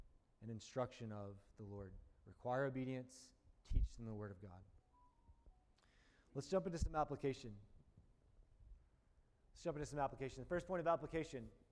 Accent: Deep South, United States; It's a long-standing pattern where I'm from the Deep South, like good old America, whatever.

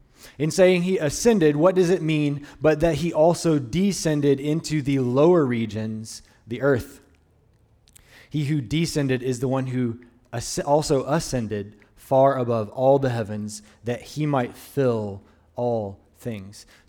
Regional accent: Deep South, United States; I'm born and raised in the Deep South

